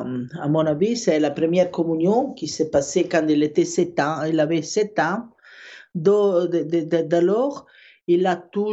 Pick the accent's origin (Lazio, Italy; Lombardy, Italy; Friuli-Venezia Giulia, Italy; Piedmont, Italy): Lazio, Italy; Rome; born there; French is a second language; je suis capable de parler en français un peu. Hein. Alors, je suis la maman de Carlo, et je suis née à Rome